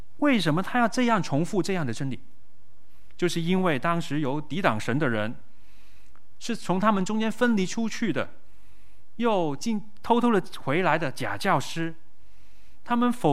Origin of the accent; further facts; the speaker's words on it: Guangdong, China; 好像我们广东人说的猛叉叉